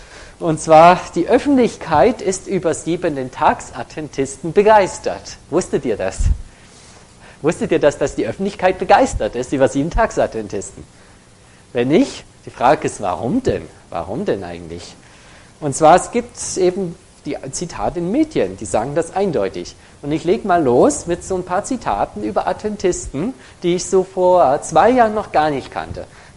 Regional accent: Leipzig, Saxony, Germany; accent: Saxon; ich komme aus Leipzig, aus Leipzig, wie wir so schön sagen, auf Sächsisch.

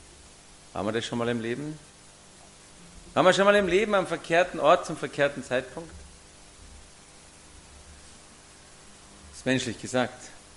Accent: Bavaria, Germany; ich bin in Ammersee aufgewachsen, in einer kleinen Gärtnerei

